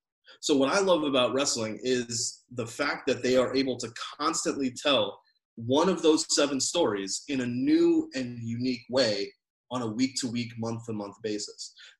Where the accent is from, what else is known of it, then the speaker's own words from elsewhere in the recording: Florida, United States; also born or lived in New York; now in Chicago, United States; So I am I'm a resident of Chicago. I was born and raised in Florida, spent time in New York.